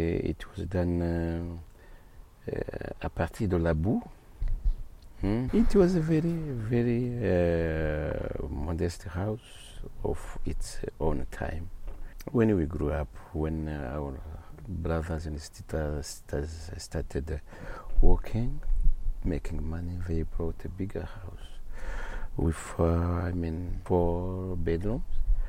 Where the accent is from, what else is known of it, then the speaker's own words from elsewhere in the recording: Kibuye, Western Province, Rwanda; born there; I was born in Rwanda, in Kibuye, near Kivu Lake. A very beautiful place.